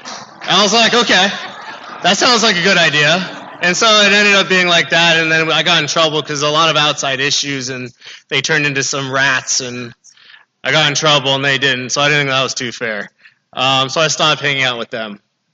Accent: California, United States; I went to a Jewish school in Northridge. I'm from the Valley.

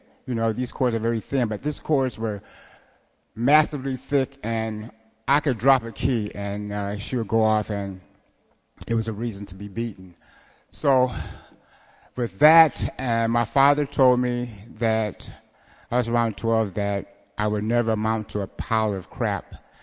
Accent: Omaha, Nebraska, United States; born there; So I was born in Omaha, Nebraska. My parents abandoned me. My grandmother came and got me from Omaha, Nebraska. Raised me.

